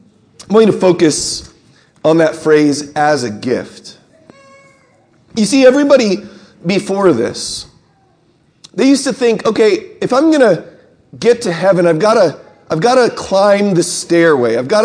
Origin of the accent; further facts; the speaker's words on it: California, United States; I'll tell you where I learned about redemption was growing up in California.